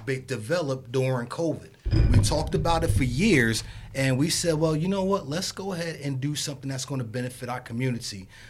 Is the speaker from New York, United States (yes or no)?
no; East Orange, New Jersey, United States; I grew up in East Orange, New Jersey.